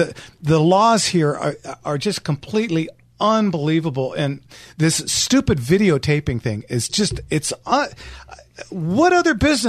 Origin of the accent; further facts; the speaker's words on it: West Covina, California, United States; I grew up here in California. I went to West Covina High School, class of 78.